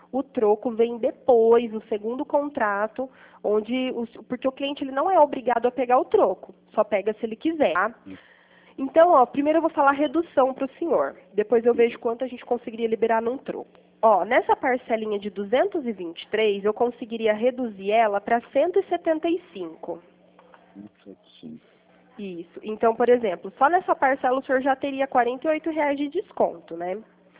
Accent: Pirassununga, São Paulo, Brazil; eu sou de Pirassununga

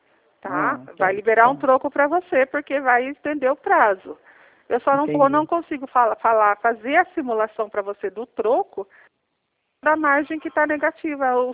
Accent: São Paulo, Brazil; Não, eu sou aqui do estado de São Paulo.

